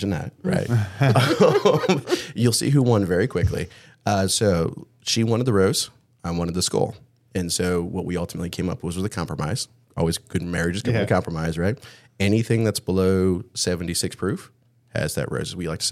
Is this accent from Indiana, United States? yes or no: yes; South Bend, Indiana, United States; So I'm originally from South Bend.